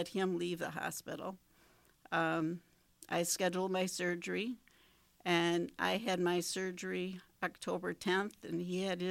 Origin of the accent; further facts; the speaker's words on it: Kenosha, Wisconsin, United States; I'm from Kenosha, born and raised.